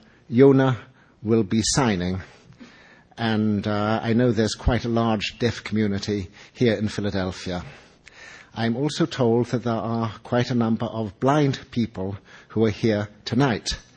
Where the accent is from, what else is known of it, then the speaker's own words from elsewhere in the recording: London, United Kingdom; My own education when I was growing up in London very much came from libraries and museums and not from school.